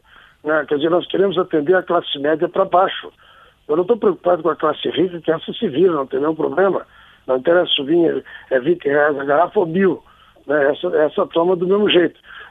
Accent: Gravatal, Santa Catarina, Brazil; Eu me criei lá em Gravatal, em Santa Catarina, o meu avô fazia vinho, meu pai fazia vinho, era produtor de vinho

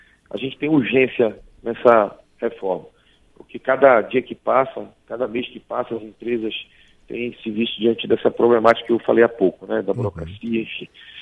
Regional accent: Pará, Brazil; Eu sou deputado de primeiro mandato, venho lá do Pará

